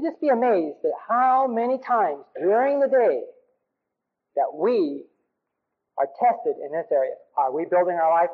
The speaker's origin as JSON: {"language": "English", "town": "Broken Bow", "region": "Nebraska", "country": "United States", "said": "Well, I'm from Broken Bow, Nebraska."}